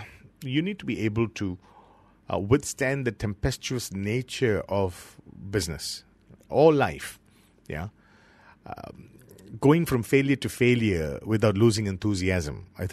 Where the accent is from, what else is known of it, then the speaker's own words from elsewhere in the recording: Penang, Malaysia; I come from Penang originally.